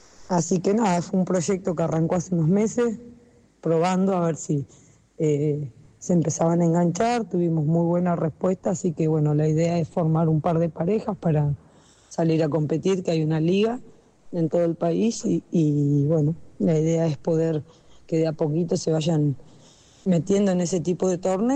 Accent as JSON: {"language": "Spanish", "town": "Trenque Lauquen", "region": "Buenos Aires Province", "country": "Argentina", "said": "soy de Trenquelauquen, de la provincia de Buenos Aires."}